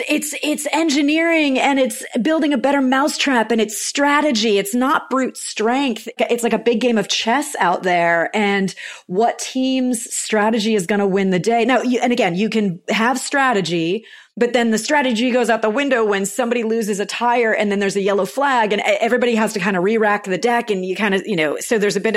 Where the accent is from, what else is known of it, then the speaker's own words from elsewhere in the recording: New England, United States; I grew up in New England, and I was aware of the Indy 500 because I started watching racing as a kid